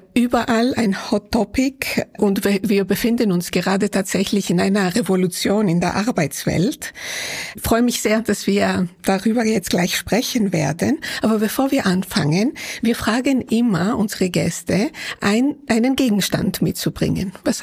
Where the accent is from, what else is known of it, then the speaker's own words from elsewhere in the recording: Greece; Aber ich als Griechin, ich brauche immer meine Eiswürfel in allem, was ich trinke.